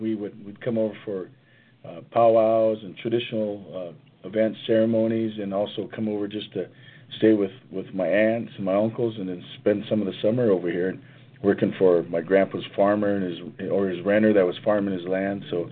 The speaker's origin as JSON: {"language": "English", "region": "Idaho", "country": "United States", "tie": "born or raised there", "said": "when I grew up here on the Coeur d'Alene Reservation, I actually graduated in high school over here"}